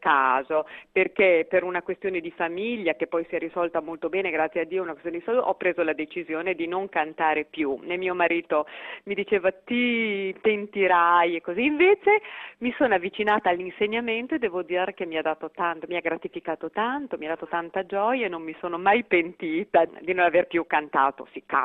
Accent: Angera, Lombardy, Italy; born there; Io sono nata ad Angera, in provincia di Varese, e ho studiato poi al Conservatorio Puccini di Gallarate, dove poi mi sono diplomata.

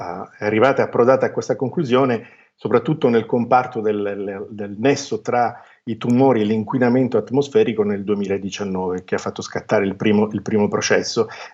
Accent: Palermo, Sicily, Italy; io per esempio sono palermitano

